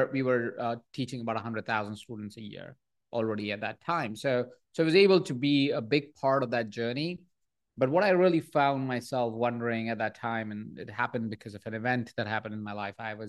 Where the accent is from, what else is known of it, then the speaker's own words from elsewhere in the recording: Jaipur, Rajasthan, India; So I was born in India. I was born in Jaipur, a small town, 23 people sharing the same space.